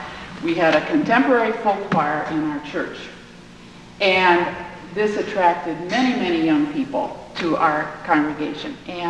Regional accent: Tacoma, Washington, United States; I'm from Tacoma, Washington.

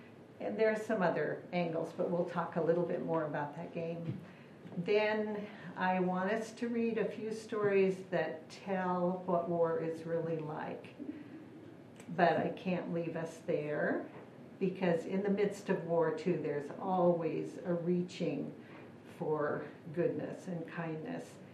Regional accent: Dayton, Oregon, United States; from Dayton, Oregon.

